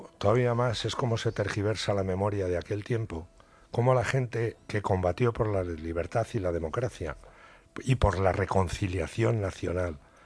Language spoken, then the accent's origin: Spanish; Spain; Nosotros no somos estepaisinos, somos españoles.